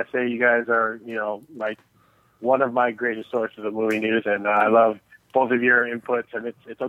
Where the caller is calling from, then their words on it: Chicago, Illinois, United States; calling from Chicago.